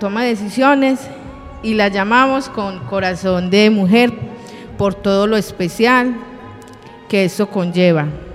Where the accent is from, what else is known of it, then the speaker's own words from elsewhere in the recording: Briceño, Colombia; como mujer sé que tengo esa capacidad, porque soy de Briceño, porque conozco sus necesidades.